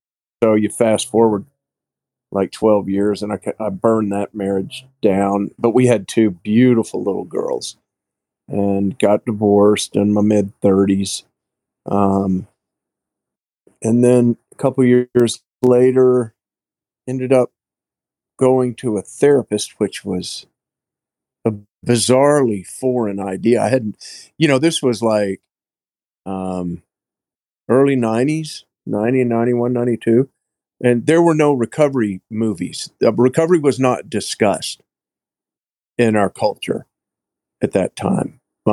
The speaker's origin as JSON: {"language": "English", "town": "Jacksonville", "region": "Florida", "country": "United States", "tie": "born or raised there", "also_born_or_lived": "Wyoming", "said": "No, I was born in Jacksonville. I grew up at the beach. My family had a ranch in southern Wyoming, so I spent all my summers on a big ranch in southern Wyoming as a kid until I was 12."}